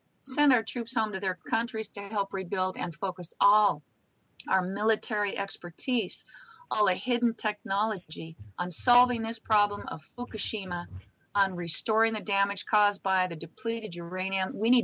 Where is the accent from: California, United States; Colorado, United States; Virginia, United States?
California, United States; Catalina Island; You know, I'm from Catalina Island.